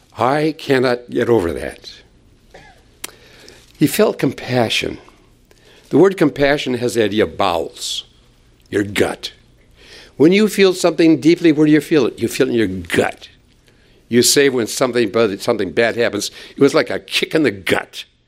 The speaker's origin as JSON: {"language": "English", "region": "Minnesota", "country": "United States", "tie": "born or raised there", "said": "I grew up in Minnesota. We grew up with evening being dusk, you know, about 5 o'clock until nightfall. But we came to Texas"}